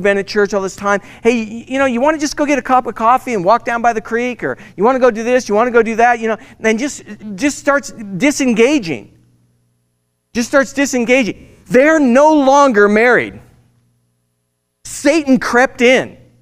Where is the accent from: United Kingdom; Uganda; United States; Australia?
United Kingdom; Scotland; I'm Scottish. I get it.